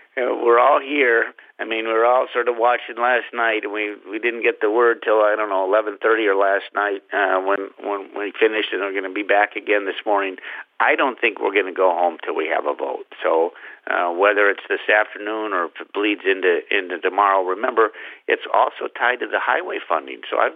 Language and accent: English; Michigan, United States; I'm from Michigan. Our roads are in tough shape.